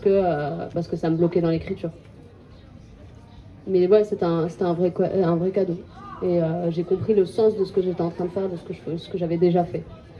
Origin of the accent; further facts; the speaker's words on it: Clichy-sous-Bois, Île-de-France, France; j'ai grandi à Clichy-sous-Bois.